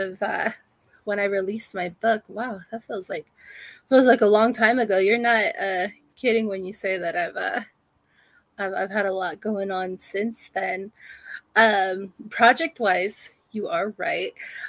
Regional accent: Gilroy, California, United States; I'm from Gilroy, California.

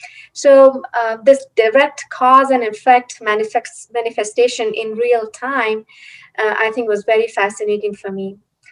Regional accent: India; now in United States; So I grew up in India, and I was in India until my bachelor's, and I came to United States to do higher studies.

